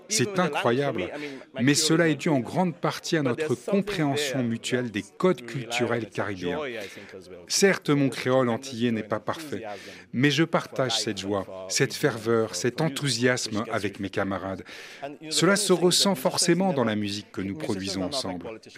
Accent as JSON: {"language": "French", "country": "St. Lucia", "said": "je suis fier d'être originaire de Sainte-Lucie"}